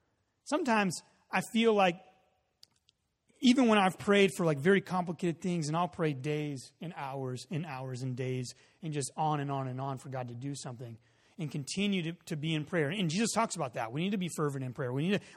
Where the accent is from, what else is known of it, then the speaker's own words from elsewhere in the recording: Texas, United States; also born or lived in Colorado, United States / California, United States / Oregon, United States; I grew up in Texas. We didn't have trees that, like, you know, shed pine needles all in your gutters. Then we lived in Colorado and in California and in Oregon for a while.